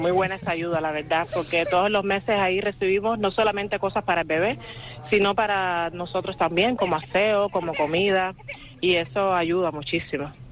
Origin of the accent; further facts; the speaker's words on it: Cuba; moved away as an adult; now in Spain; soy de Cuba y aquí llevo más o menos un año y 5 meses. Aquí en España.